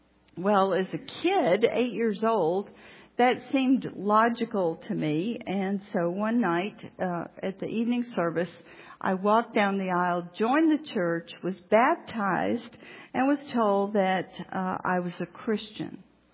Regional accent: Atlanta, Georgia, United States; born there; I was born in Atlanta, and I am an only child.

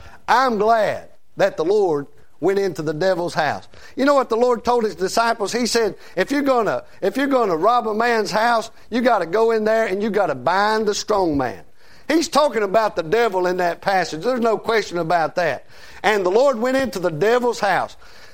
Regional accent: North Carolina, United States; Andy Griffith is from my hometown

